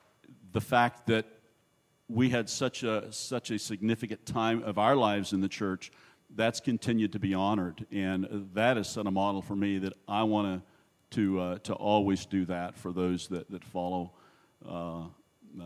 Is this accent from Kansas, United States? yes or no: yes; Wichita, Kansas, United States; I'm from the Wichita area, so I had some history in the area.